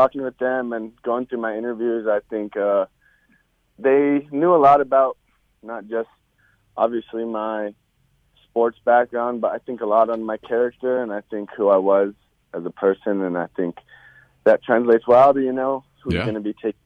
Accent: Greeley, Colorado, United States; I'm 23 years old, born and raised in Greeley, Colorado.

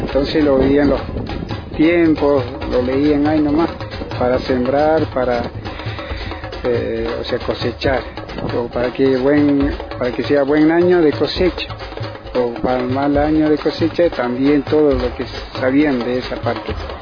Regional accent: San Lucas, Chuquisaca, Bolivia; born there; moved away; el departamento de Chuquisaca, provincia Norcinti, municipio San Lucas. Una comunidad se llama Corma.

